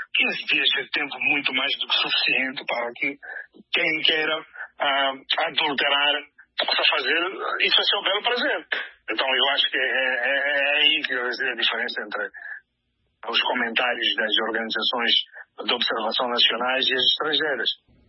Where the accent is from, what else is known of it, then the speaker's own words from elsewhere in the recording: Mozambique; como moçambicanos